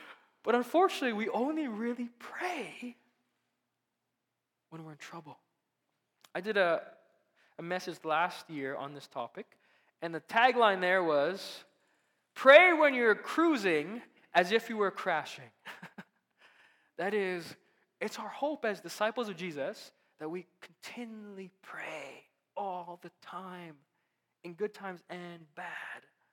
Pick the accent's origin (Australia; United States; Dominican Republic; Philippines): Philippines; I'm Filipino.